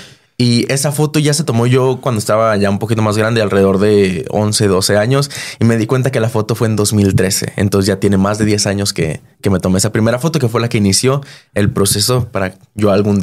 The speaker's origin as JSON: {"language": "Spanish", "town": "Ciudad Juárez", "region": "Chihuahua", "country": "Mexico", "tie": "born there", "said": "Bueno, yo nací en Ciudad Juárez, Chihuahua, en un 14 de agosto del 2001."}